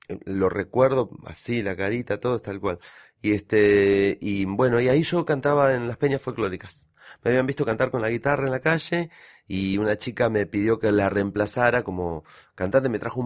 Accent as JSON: {"language": "Spanish", "town": "Ledesma", "region": "Jujuy", "country": "Argentina", "tie": "born or raised there", "also_born_or_lived": "Moreno", "said": "yo no nací en Jujuy, nací en Moreno, pero mi mamá tuvo la oportunidad de viajar, así que nos llevó a mi hermano y a mí hacia Ledesma, que es donde se hace el azúcar."}